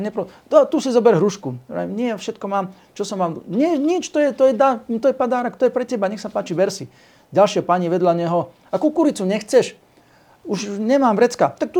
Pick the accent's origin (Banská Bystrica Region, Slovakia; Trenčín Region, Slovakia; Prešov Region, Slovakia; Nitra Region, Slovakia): Trenčín Region, Slovakia; Prievidza; Ja som z Prievidze.